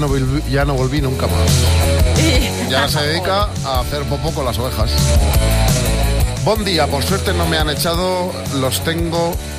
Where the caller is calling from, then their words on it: L'Hospitalet de Llobregat, Catalonia, Spain; de Hospitalet de Llobregat. Os deseo que paséis un buen día.